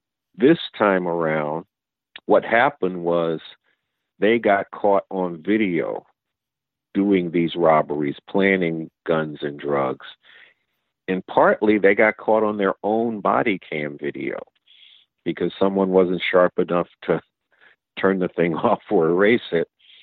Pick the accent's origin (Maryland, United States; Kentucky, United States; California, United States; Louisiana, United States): Maryland, United States; Baltimore; I was born and raised in Baltimore and actually grew up only a little bit removed from the neighborhood where much of the activity went down over on Harlem Avenue in the Edmondson Village area over there.